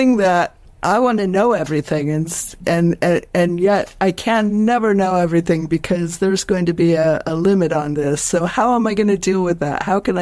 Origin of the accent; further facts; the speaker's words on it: United States; now in United Kingdom; when I track my time, when I talk about organizing things and getting things done, that marks me as very American in the circles I travel in around here.